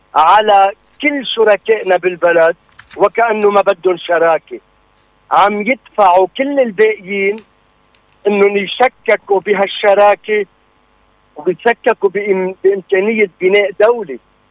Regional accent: Lebanon; ما فينا نربط مصيرنا كلبنانيين بمصير حدا

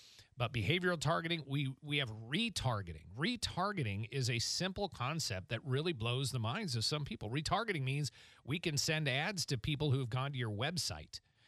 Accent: Washington, United States; born there; and I actually was born in Washington State

